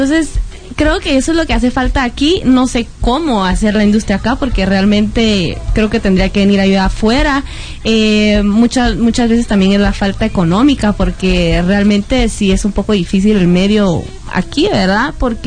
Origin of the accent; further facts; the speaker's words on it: Guatemala; born there; Mi mamá es guatemalteca y española, y mi papá es 100% chino, nací en Guate. Entonces soy como 50 china, algo española y otro por ciento guatemalteca.